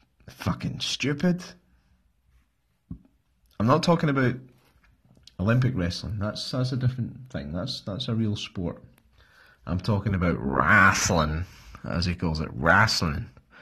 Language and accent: English; Scotland, United Kingdom; I'm from Scotland. A movie is a film.